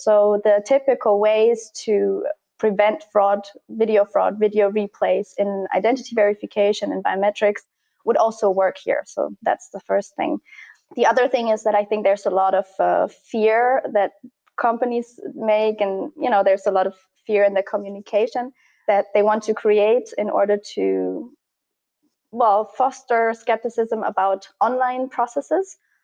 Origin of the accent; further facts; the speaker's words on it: Germany; I'm from Germany.